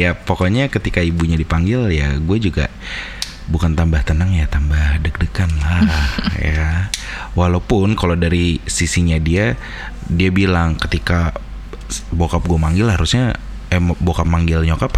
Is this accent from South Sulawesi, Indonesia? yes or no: yes; South Sulawesi, Indonesia; gue orang Bugis.